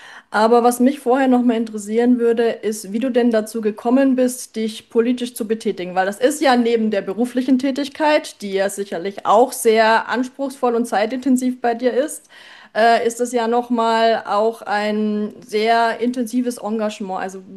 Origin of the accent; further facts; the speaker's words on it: Neuburg an der Donau, Bavaria, Germany; in Neuburg an der Donau, meiner Heimatstadt.